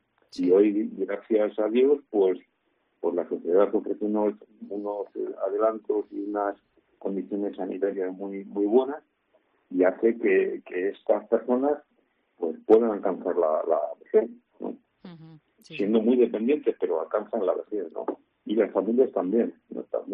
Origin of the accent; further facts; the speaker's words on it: Ávila, Castile and León, Spain; vinimos de Ávila por el problema de nuestro hijo